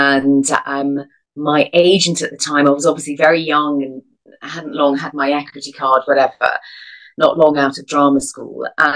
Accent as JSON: {"language": "English", "region": "Scotland", "country": "United Kingdom", "said": "I mentioned that I was really Scottish, you know, and so they thought it'd be nice if I did my Scottish accent or whatever."}